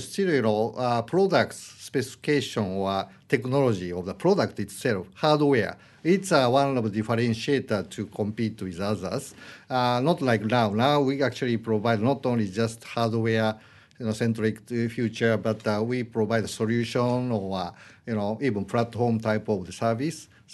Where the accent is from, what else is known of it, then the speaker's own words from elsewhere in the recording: Osaka, Japan; Actually, I'm from Osaka.